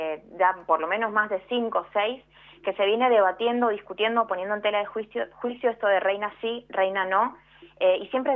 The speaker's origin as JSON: {"language": "Spanish", "region": "Mendoza", "country": "Argentina"}